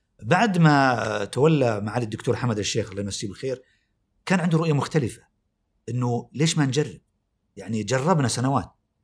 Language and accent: Arabic; Saudi Arabia; في كثير من الرؤى يعني تعالج المشكلة اللي عندنا في السعودية